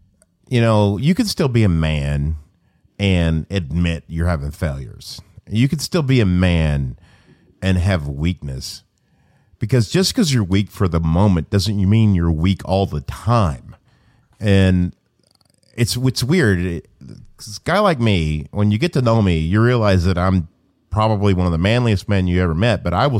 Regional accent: Stuttgart, Arkansas, United States; I'm from Arkansas and grew up with my half of my time being spent in Stuttgart, Arkansas, which is the Delta.

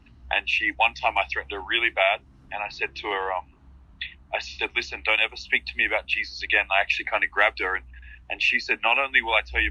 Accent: Melbourne, Victoria, Australia; a speaker came to Australia where I'm from. I'm from Melbourne, Australia.

